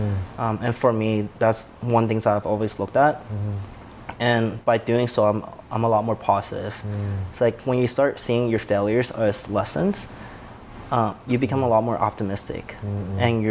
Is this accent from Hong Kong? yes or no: yes; Hong Kong; born there; I was born in Hong Kong.